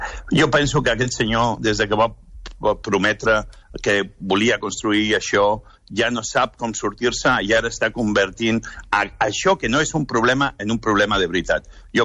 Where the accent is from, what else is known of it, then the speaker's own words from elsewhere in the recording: Santa Coloma de Cervelló, Catalonia, Spain; jo em vaig criar al Baix Llobregat, els meus pares, que desafortunadament s'han mort aquest passat any, em vam criar a Santa Coloma de Cervelló